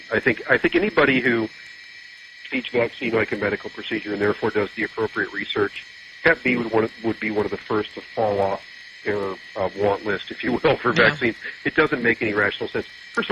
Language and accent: English; United States; I mean, I grew up in the United States in the 70s and 80s